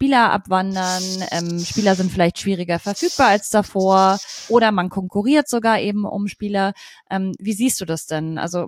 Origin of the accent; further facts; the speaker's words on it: Munich, Bavaria, Germany; ich bin ja auch ursprünglich aus München